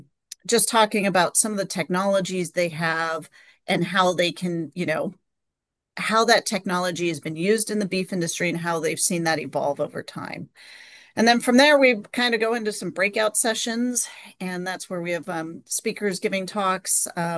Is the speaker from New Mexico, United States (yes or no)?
yes; New Mexico, United States; moved away as an adult; also born or lived in Colorado; now in Iowa, United States; And originally, I'm actually from New Mexico, so I've lived in the West and along the mountains for the majority of my life until I moved here to Iowa.